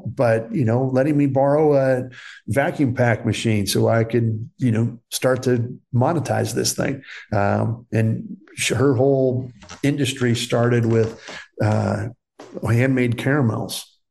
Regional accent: Cincinnati, Ohio, United States; also born or lived in Dayton; And growing up in Cincinnati and Dayton, Ohio, and she growing up in California, and she insisted that we learn about the amazing food and flavor of Mexican food.

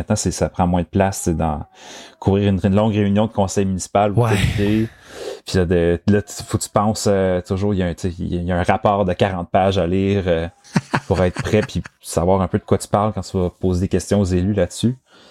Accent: Gatineau, Quebec, Canada; Non, je suis originaire de la région. J'ai grandi dans l'est de Gatineau. J'habitais à l'Ange Gardien. J'allais à l'école à Buckingham.

